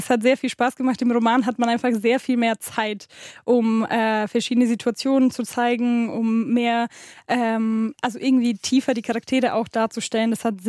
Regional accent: Munich, Bavaria, Germany; Ich bin in Neuperlach zur Schule gegangen, tatsächlich.

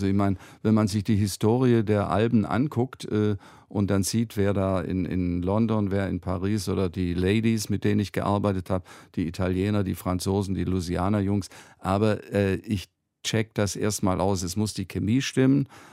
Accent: Lake Constance, Germany; moved away as an adult; now in Berlin, Germany; Ich bin Ureinwohner am Bodensee. Das ist meine Heimat. Und meine zweite Heimat ist Berlin. Ich bin damals nach dem Abi ja, wie gesagt, hierher gekommen

